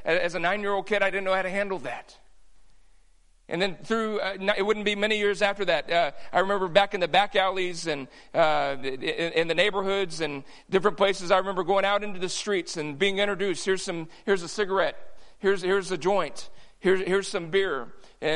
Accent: Texas, United States; I grew up in South Texas. You may not know it. I'm a cowboy. A real cowboy. Really, I am a retired cowboy. I grew up ranching in that lifestyle.

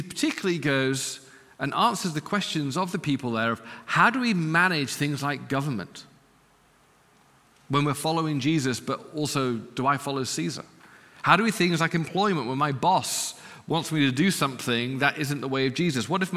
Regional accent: United Kingdom; now in United States; and I'm British.

